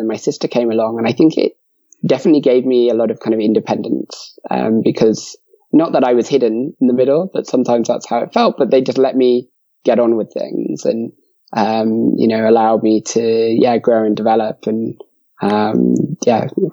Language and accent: English; London, United Kingdom; So I grew up in North London, not too far from Camden, which we've already mentioned.